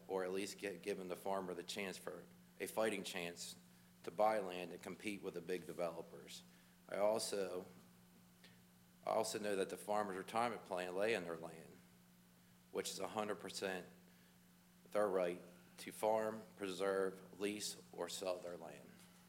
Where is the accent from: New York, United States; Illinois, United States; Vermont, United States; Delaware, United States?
Delaware, United States; Bridgeville; I was born in Seaford, Delaware, raised in Bridgeville, where I reside today.